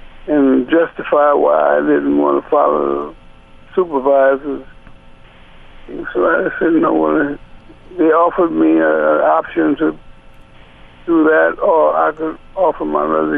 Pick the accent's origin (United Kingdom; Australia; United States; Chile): United States; New Orleans, Louisiana; he thought he knew me because … He knew I was from New Orleans.